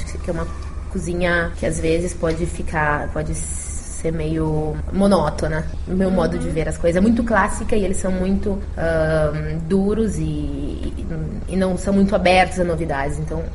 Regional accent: Porto Alegre, Rio Grande do Sul, Brazil; now in China; E eu sou brasileira de Porto Alegre.

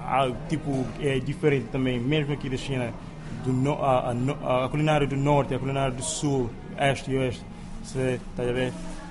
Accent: Cape Verde; Em Cabo Verde temos praticamente 27 todos os dias. Faz muito calor, mas não como aqui. Eu sou da África

